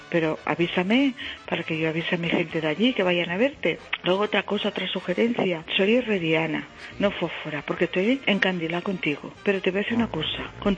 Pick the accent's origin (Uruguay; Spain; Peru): Spain; Mataró, Catalonia; soy de Mataró. Vivo cerquita de Sevilla.